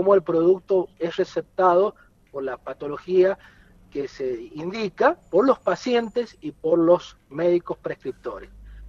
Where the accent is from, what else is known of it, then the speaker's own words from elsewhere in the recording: Argentina; pero como argentino de cepa y patriota, 1-0.